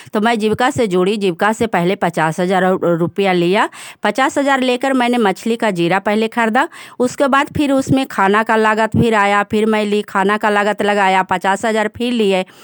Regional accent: Mirzapur, Bihar, India; ग्राम मिर्जापुर, पंचायत पिलिच, परवलपुर के रहने वाली हूँ।

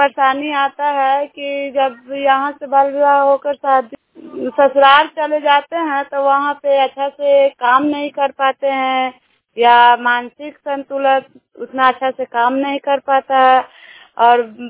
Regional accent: Nagarnausa, Bihar, India; मैं नगर नौसा के रहने वाली हूँ, गुलाब समूह के सदस्य हैं।

